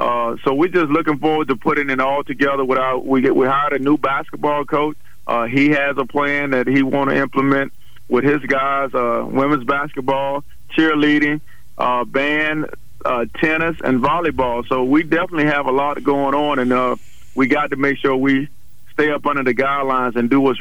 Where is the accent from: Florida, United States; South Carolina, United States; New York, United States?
Florida, United States; Miami; You know, I'm a resident from Miami, Florida, and I attended Central High School.